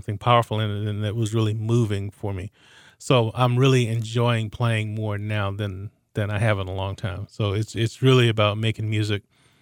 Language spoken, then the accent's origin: English; Birmingham, Alabama, United States; I came here from Birmingham, Alabama, actually.